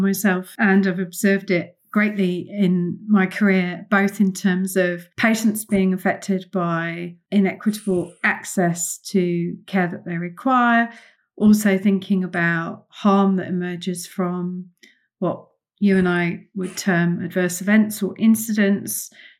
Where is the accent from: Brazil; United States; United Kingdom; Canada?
United Kingdom; Brighton, South East England; moved away as an adult; also born or lived in Birmingham; now in New Zealand; So I'm originally from Birmingham in the United Kingdom, was where I was born back sometime in the 70s. And then I grew up in and around Brighton in Sussex, which is a really cool, diverse city.